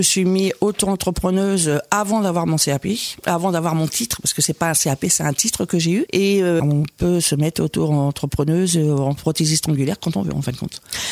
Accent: Saint-Georges-le-Gaultier, Pays de la Loire, France; je suis de Ballon-Saint-Marc. Ça fait 20 ans que je suis à Ballon, mais je suis d'origine de Saint-Georges-Gautier. Donc, je suis partie sur Ballon par rapport au travail de mon mari.

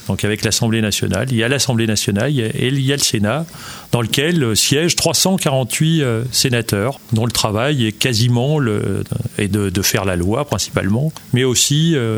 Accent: Le Mans, Pays de la Loire, France; Ouais, je suis né au Mans il y a un demi-siècle, voilà, depuis un demi-siècle et un mois. Pour rien vous cacher, je suis manceau

